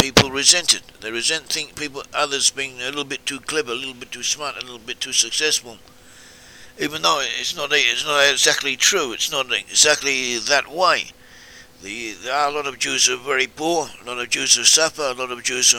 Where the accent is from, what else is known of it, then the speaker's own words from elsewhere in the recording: Australia; I grew up in Australia and I lived amongst non-Jewish people